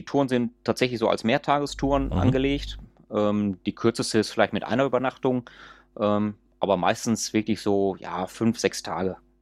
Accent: Germany; Also mein Heimatland besser kennenzulernen, weil klar, hier in der Region bei mir, im Ruhrpott, da fahre ich viel, da kenne ich viel.

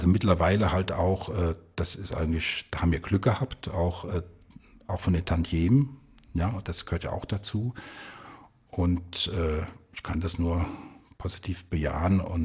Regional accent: Mainz, Rhineland-Palatinate, Germany; da hört er ja auch ein bisschen auch meinen Dialekt raus. Ich komme ja aus dieser Gegend hier, eigentlich aus Mainz, ist nicht so weit von hier. Aber diese SCH-Laute und so weiter, die sind ja typisch auch für die Gegend hier.

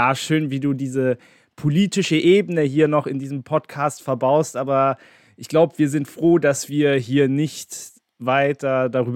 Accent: Berlin, Germany; Für mich als Berliner

